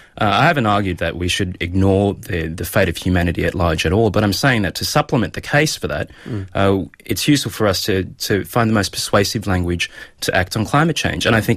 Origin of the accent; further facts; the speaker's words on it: Australia; there are lots of other unthinking, jingoistic expressions of patriotism that I'm not comfortable with as an Australian